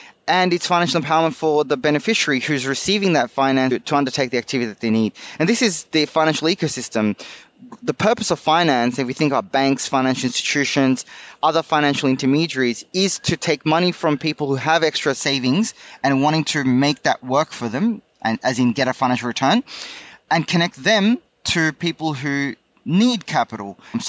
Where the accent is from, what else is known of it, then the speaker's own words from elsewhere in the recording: Sydney, New South Wales, Australia; also born or lived in Bangladesh; In terms of my background, I am originally from Bangladesh, born there and raised in Australia, in Sydney.